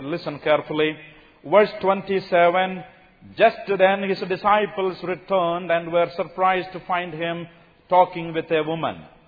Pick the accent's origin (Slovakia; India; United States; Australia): India; South India; accent: southern; from my accent you can understand, I come from South India. I have a southern accent like some of y'all.